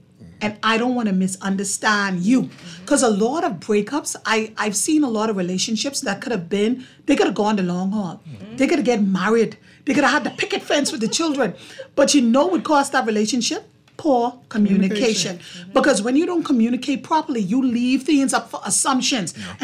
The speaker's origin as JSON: {"language": "English", "region": "Grand Bahama", "country": "Bahamas", "tie": "born or raised there", "said": "I remember my pastor, the church that I grew up with in Grand Bahama, St. John's Jubilee Cathedral."}